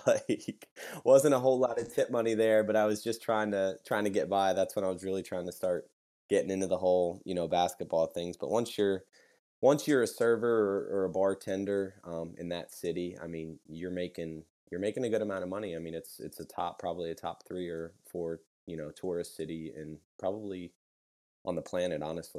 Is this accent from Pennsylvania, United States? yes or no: yes; Pottsville, Pennsylvania, United States; I'm from Pottsville, PA, so homie Yingling Beer.